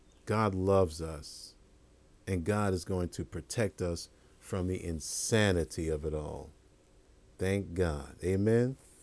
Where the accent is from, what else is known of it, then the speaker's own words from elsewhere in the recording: New York, United States; I'm a city boy. I come from New York. You know, only thing you hear is pollution and car horns.